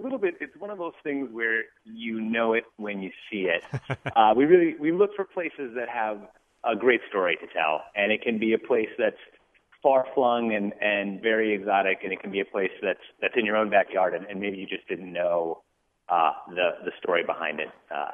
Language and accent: English; Minnesota, United States; Well, I'm from the Midwest. I grew up in Minnesota, and I have a couple that are in Wisconsin